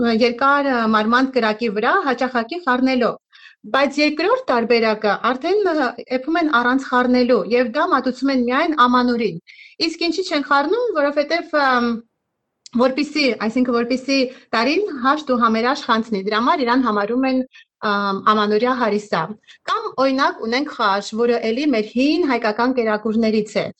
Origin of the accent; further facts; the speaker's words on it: Alaverdi, Lori, Armenia; Ծնվել եմ եւ մեծացել եմ Հայաստանում, Ալավերդի քաղաքում, որը գտնվում է Գեղեցիկ Լորվա մարզում։